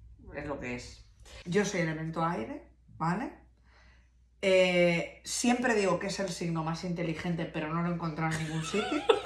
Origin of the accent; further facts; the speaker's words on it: Oviedo, Asturias, Spain; born there; menos mal que nací en Oviedo